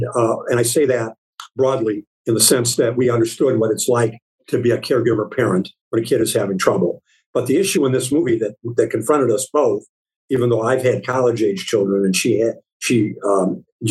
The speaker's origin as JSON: {"language": "English", "region": "Midwest", "country": "United States", "said": "all the way up to and including our, post-production director, we're all from the Midwest."}